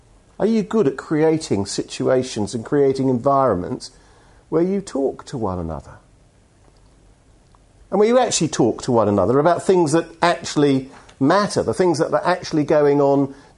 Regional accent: England, United Kingdom; Secondly, I'm English, and I'm therefore reserved.

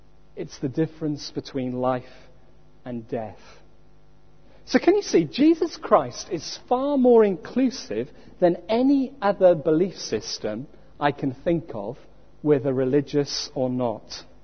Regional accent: Wales, United Kingdom; You may have guessed by now that I was brought up in South Wales.

